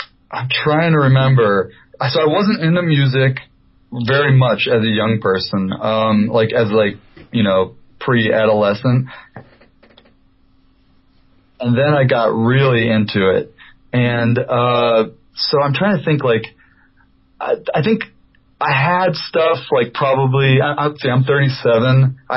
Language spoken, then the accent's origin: English; Detroit, Michigan, United States; I grew up in Detroit, and there's this blues guy that was a teacher that my friend was taking lessons from